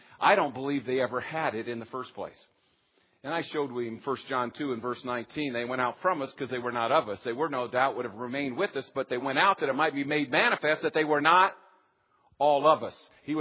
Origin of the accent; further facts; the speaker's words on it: Indiana, United States; So, I'm from Indiana. I was born in Indiana.